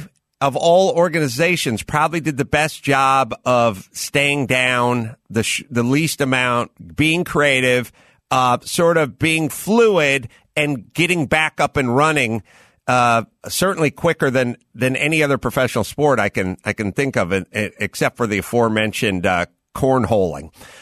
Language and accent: English; North Holland, Netherlands; I'm from North Holland.